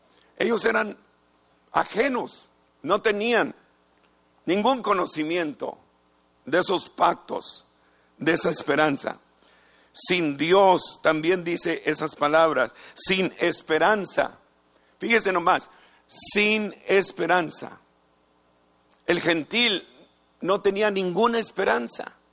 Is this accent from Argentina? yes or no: no; United States; born there; descubrí que yo no era mexicano porque no nací en México. Nací en los Estados Unidos. Entonces tuve que cambiar. Ya no soy mexicano, ahora soy latino.